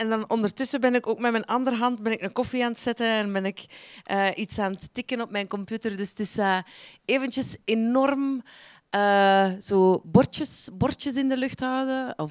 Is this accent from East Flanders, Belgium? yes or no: yes; Exaarde, East Flanders, Belgium; Ik woonde in een klein dorp. Ik ben opgegroeid in Exaarde. Dat is ver van hier, jongens. Dat is Oost-Vlaanderen, een deelgemeente van Lokeren. Een dorp van een straat eigenlijk. Een straat en wat straten daar rond.